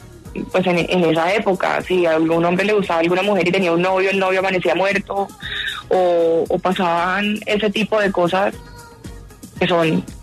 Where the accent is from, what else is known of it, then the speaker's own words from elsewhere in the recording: Cartagena, Bolívar, Colombia; Yo soy cartagenera.